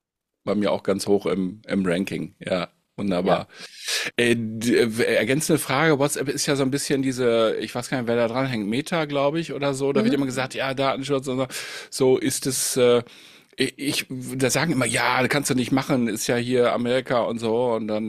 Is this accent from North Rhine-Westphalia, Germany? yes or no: yes; Münster, North Rhine-Westphalia, Germany; Ich komme aus Münster, muss ich dazu sagen.